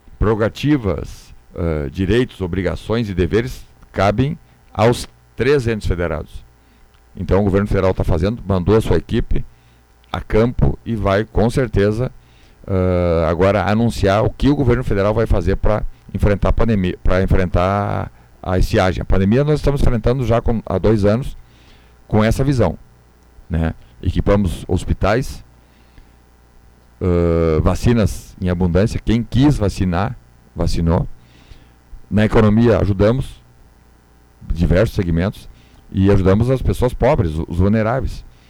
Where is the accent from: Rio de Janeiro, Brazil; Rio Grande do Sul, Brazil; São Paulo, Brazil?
Rio Grande do Sul, Brazil; Erechim; now in Porto Alegre, Brazil; Eu moro aqui há 50 anos, nasci aqui em Erechim, sou erechinense, nasci em Erechim, moro em Porto Alegre há muitos anos, mas sou daqui.